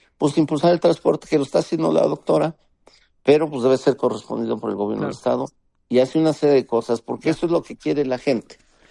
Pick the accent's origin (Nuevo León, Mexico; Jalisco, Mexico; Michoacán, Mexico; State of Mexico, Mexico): State of Mexico, Mexico; Texcoco; Toda mi vida he estado en el Estado de México. Nací en el Estado de México, nací en Texcoco, desde aquí te estoy contestando la llamada.